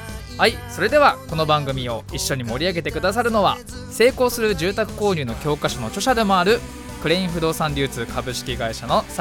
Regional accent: Fujisawa, Kanagawa, Japan; 藤沢出身の俳優タレントとして活動する私

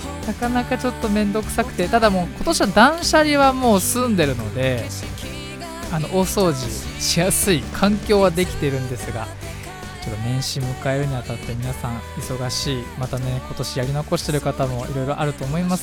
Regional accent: Fujisawa, Kanagawa, Japan; 藤沢出身の俳優タレントとして活動する私

